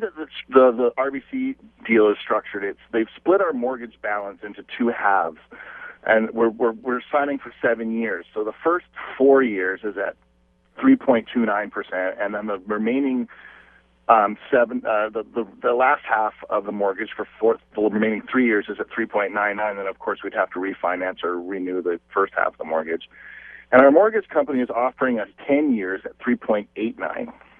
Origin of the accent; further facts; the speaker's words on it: United States; I'm from the States, so I'm used to having 25-year fixed mortgages